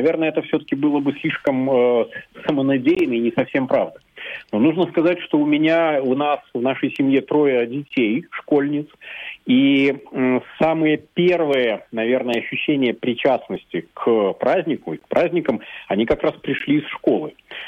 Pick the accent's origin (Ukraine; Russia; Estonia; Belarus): Belarus; now in Riga, Latvia; Конечно, я белорус. Я белорус и по рождению, и по паспорту